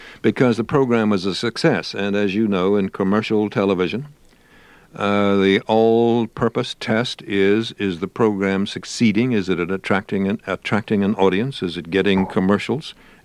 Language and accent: English; East, United States; I grew up in the East where we're a little more stuffy than that.